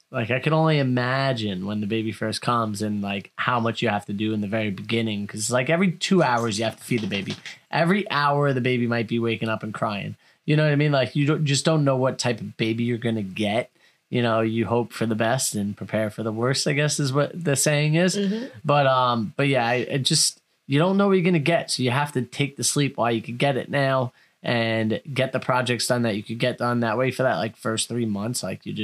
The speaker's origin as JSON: {"language": "English", "country": "Canada", "said": "being Canadian"}